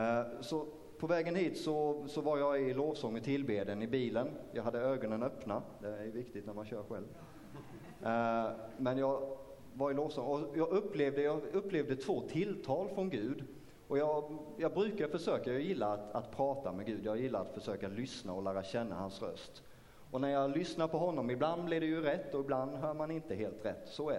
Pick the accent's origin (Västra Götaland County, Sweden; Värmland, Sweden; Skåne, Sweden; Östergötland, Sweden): Skåne, Sweden; Osby; Jag är från Osby. Så det är inte allt för långt härifrån. Jag är född och uppvuxen där, växte upp i en kristen familj, var med i Pingstkyrkan i Osby.